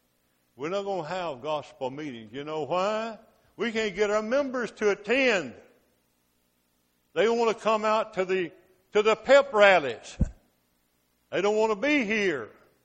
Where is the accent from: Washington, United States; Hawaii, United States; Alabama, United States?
Alabama, United States; Hamilton; Little town of Hamilton, Alabama. I grew up in Mayberry, USA. I mean, the little town of Hamilton was just like that.